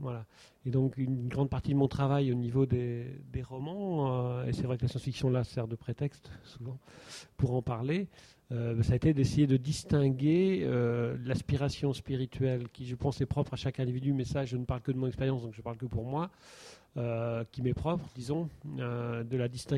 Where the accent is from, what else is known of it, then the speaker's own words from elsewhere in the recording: Pays de la Loire, France; born there; Je suis né en Vendée, donc une terre profondément catholique, comme on dit.